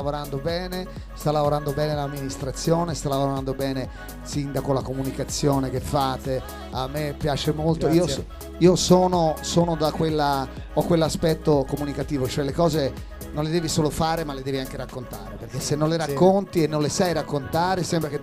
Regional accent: Lucca, Tuscany, Italy; ed è bello quando giriamo il mondo dire da dove vieni, da Lucca.

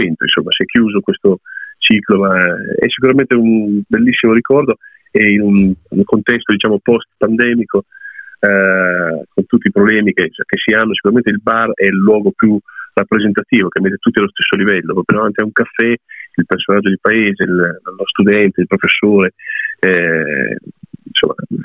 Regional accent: Urbino, Marche, Italy; io sono nato a Urbino e devo dire che nel mio paese c'è sempre un po' di diffidenza verso quello che viene, insomma, da fuori

